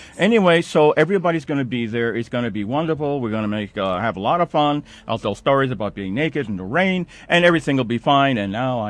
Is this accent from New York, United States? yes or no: yes; Crown Heights, New York, United States; I grew up in Crown Heights.